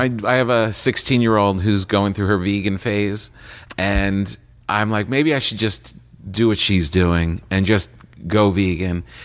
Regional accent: New Jersey, United States; I was raised in New Jersey, and all Italian stuff all around us and all that thing.

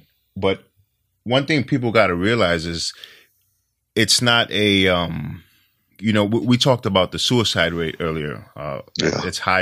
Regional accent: New York, United States; You know, I'm from New York.

